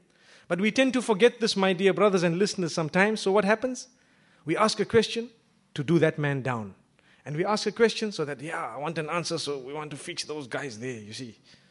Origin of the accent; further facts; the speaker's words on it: Zimbabwe; you know, I come from Zimbabwe.